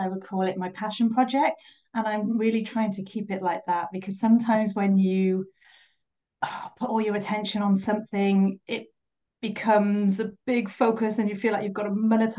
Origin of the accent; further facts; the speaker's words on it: Wales, United Kingdom; also born or lived in America / London; I live in South Wales, same as you, in a little town by the sea just outside of Cardiff. I'm born and bred in Wales, but I've lived in a few different places, including a stint in America and in London as well